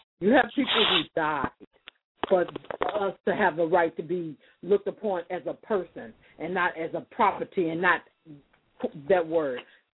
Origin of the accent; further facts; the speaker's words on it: the South, United States; born there; I was born in the South.